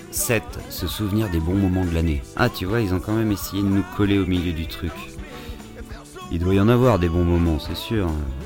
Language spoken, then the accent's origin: French; Paris, Île-de-France, France